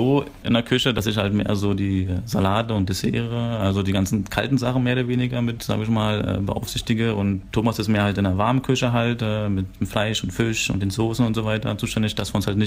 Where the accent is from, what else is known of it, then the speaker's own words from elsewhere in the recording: Berlin, Germany; Wir natürlich als Berliner